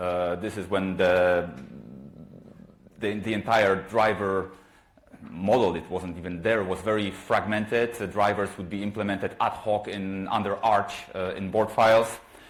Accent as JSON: {"language": "English", "country": "Poland", "second_language": "English", "lives_now": "France", "said": "I'm based in France. I'm originally from Poland"}